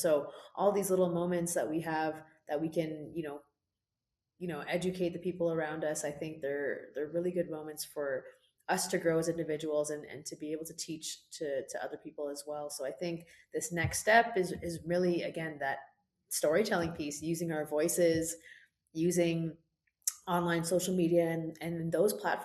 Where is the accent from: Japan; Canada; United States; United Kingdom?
Canada; we as Canadians, we as Canadian women need to take in order to achieve gender equity